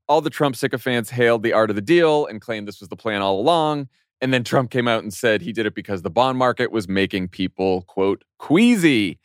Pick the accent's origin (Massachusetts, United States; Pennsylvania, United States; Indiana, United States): Massachusetts, United States; North Reading; I'm North Reading.